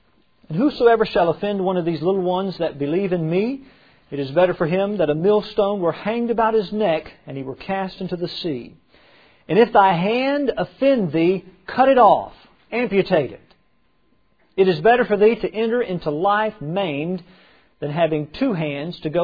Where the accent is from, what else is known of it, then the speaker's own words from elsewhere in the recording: the South, United States; I grew up in the South and born there and raised there.